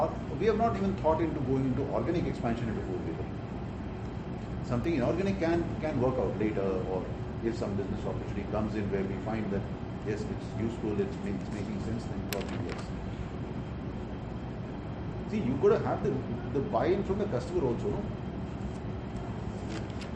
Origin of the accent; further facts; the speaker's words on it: Delhi, India; I'm a person from Delhi, a strong Delhiite, although I've been here in Maharashtra since 18 years, 19 years